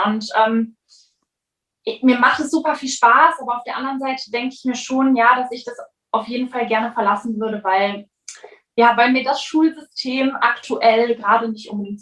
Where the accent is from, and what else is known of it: Cologne, North Rhine-Westphalia, Germany